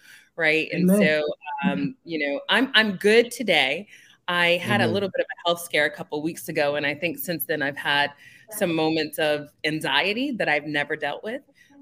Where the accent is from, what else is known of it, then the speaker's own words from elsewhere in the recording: New Jersey, United States; also born or lived in Newark; I was born in Newark. I was raised in the Oranges, but I will always represent Newark, New Jersey, because I'm a fifth generation Newarker.